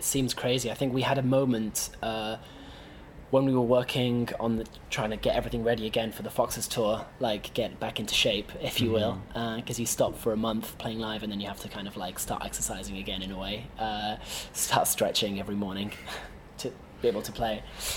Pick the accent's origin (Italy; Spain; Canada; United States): Italy; Daisy and I grew up in Italy